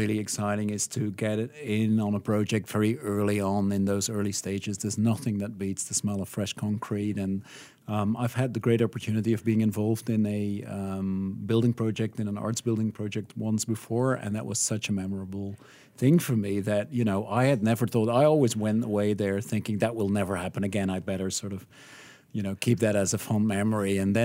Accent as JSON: {"language": "English", "country": "Belgium", "moved": "as an adult", "said": "I hail from Belgium."}